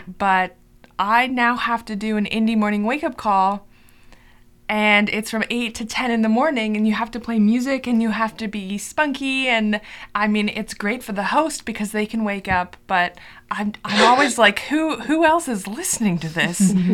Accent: Kingston, Ontario, Canada; I always feel like we're missing out in that capacity of being Canadian. We are a very institutionalized town.

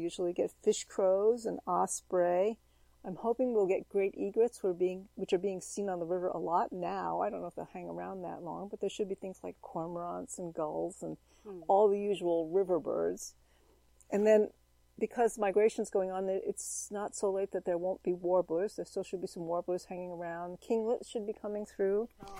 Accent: Claverack, New York, United States; Oh, no, when I was a kid growing up in Claverick in the Hudson Valley.

